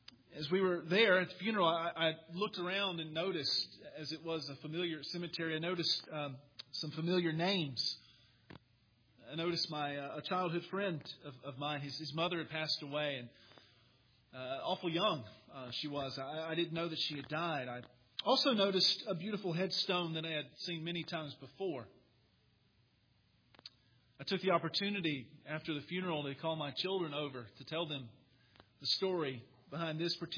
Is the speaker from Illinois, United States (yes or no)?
no; New York, United States; this week, we were in my hometown, in Nassau County, for a funeral.